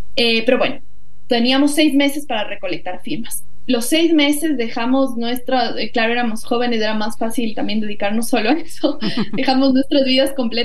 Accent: Ecuador; estamos en la peor crisis de nuestra historia como ecuatorianos

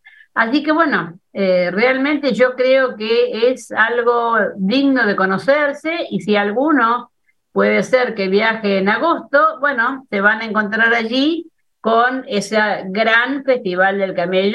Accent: Argentina; India es muy especial. Y lo digo yo como argentina

